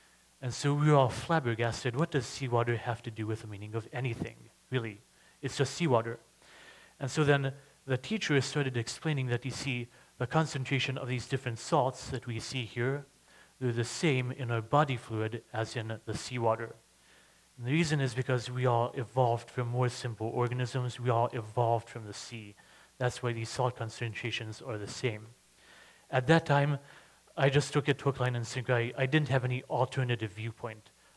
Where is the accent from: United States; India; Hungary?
Hungary; I don't have a Louisiana accent like most of you. And I come from Hungary. My parents, actually, they fled communism.